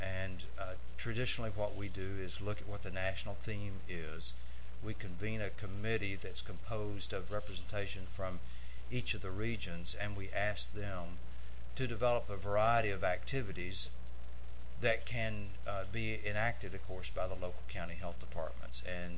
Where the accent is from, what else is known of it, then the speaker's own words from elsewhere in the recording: Tennessee, United States; I'm the ARGC from Tennessee